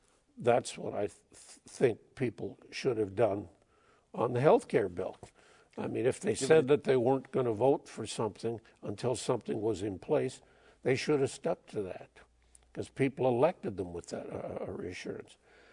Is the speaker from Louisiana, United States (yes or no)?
no; Wisconsin, United States; But I came from Mel Laird's district.